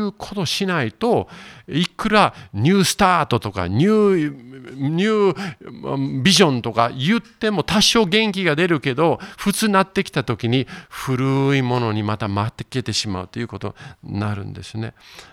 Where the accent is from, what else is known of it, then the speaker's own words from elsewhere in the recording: Kanto, Japan; born there; 私関東生まれなんです